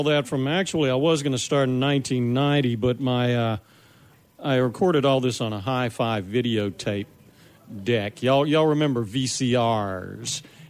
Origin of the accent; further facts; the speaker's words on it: Opelousas, Louisiana, United States; Having a serious Cajun RV from growing up in Opelousas